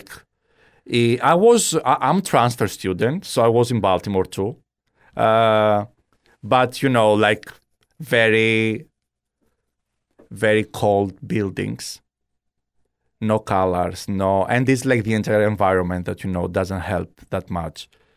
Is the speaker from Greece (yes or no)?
yes; Kalamata, Peloponnese, Greece; English is a second language; now in United States; Like our house in Greece, I'm from Kalamata.